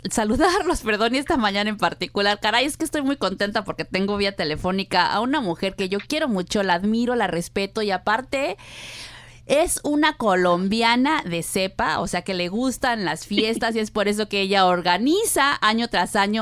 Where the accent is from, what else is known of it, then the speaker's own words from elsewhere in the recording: Mexico; no soy colombiana, pero también a los mexicanos nos gusta mucho la fiesta